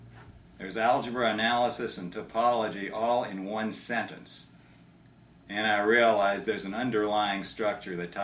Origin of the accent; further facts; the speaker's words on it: New Orleans, Louisiana, United States; And one thing that, growing up in New Orleans, every kid goes to Mardi Gras